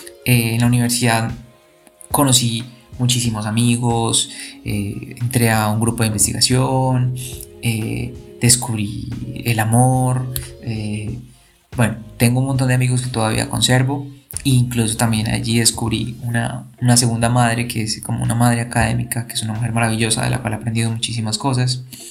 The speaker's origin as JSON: {"language": "Spanish", "town": "Buenaventura", "region": "Valle del Cauca", "country": "Colombia", "tie": "born or raised there", "also_born_or_lived": "Rionegro", "said": "y soy un paisa valluno. Bueno, paisa porque nací en Río Negro, Antioquia, y valluno porque me terminé de criar en Buenaventura, Valle del Cauca. Allí realicé mis estudios de primaria y secundaria"}